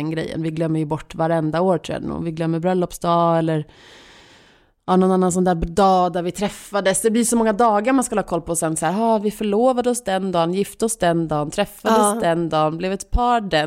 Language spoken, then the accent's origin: Swedish; Stockholm, Stockholm County, Sweden; also born or lived in London; Jag växte upp i Stockholm, men sen flyttade jag till London när jag var typ 25 och bodde där i 2 år.